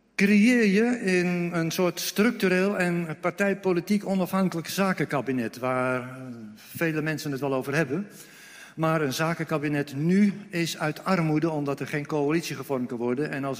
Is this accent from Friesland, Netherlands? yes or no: no; Almere, Flevoland, Netherlands; Ik kom uit Almere.